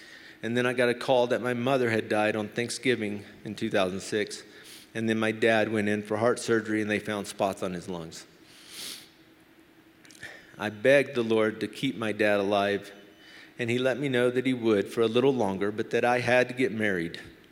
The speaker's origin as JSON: {"language": "English", "country": "United States", "said": "I am an American, so I'm a Christian, right?"}